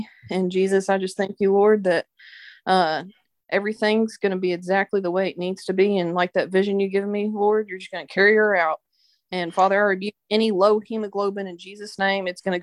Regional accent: the South, United States; She told me to lay off the sweet tea, and as a Southerner, that's just offensive.

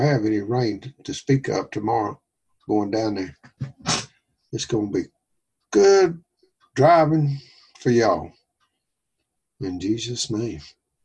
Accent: Arkansas, United States; David's originally from Louisiana, and of course I'm from Arkansas, so it's, don't like it cold weather.

